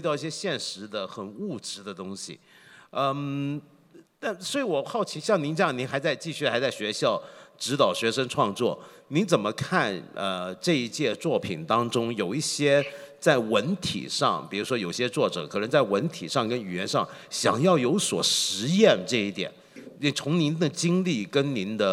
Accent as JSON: {"language": "Chinese", "country": "Hong Kong", "said": "同时我们作为香港人，我得在香港人咁睇"}